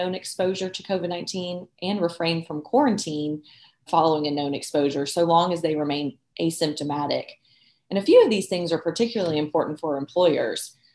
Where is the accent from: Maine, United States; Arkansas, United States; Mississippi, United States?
Arkansas, United States; including my home state of Arkansas.